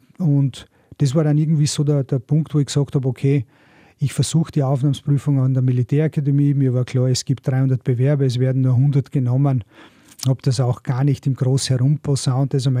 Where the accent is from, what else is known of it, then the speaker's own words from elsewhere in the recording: Burgenland, Austria; weil es eher untypisch ist, dass ein Südburgenländer in Salzburg in einer Gemeinde Bürgermeister werden kann.